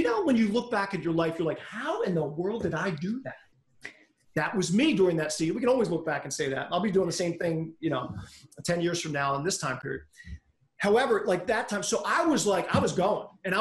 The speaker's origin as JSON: {"language": "English", "region": "Pennsylvania", "country": "United States", "said": "I'm from Pennsylvania in the greater Philadelphia area."}